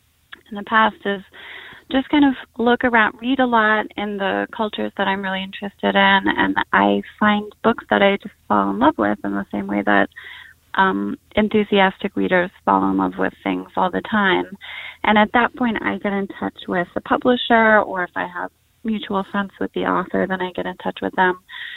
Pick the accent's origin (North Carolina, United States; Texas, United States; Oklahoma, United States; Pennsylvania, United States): Oklahoma, United States; I grew up in Oklahoma